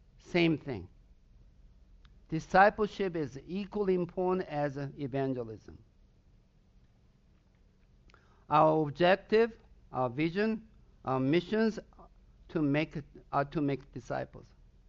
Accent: southern Sweden, Sweden; first language Swedish; English is a second language; because that's my native language. I'm from Southern Sweden.

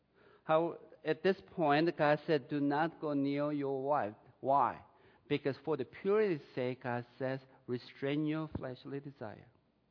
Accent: South Korea; When I was growing up in Korea, I didn't have that luxury.

